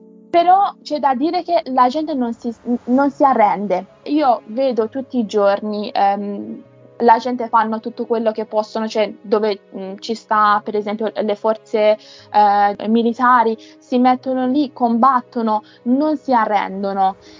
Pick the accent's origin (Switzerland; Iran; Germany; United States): Iran; sono iraniana, però non rappresento il mio governo